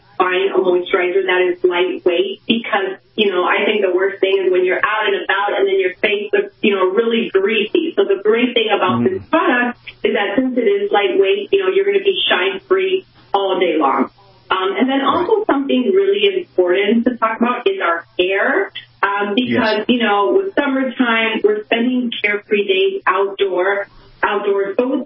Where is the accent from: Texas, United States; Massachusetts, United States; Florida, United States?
Florida, United States; Miami; I'm from Miami, so definitely it's hot and humid here.